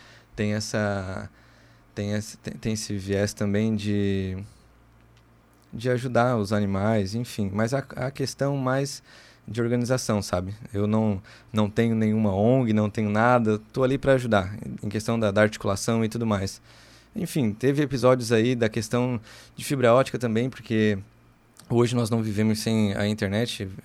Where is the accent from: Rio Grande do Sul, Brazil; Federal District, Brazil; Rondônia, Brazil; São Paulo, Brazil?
Rondônia, Brazil; moved away; a gente veio de Rondônia para cá, estive no ERMO, estudei fora em Joinville 2 anos no IASC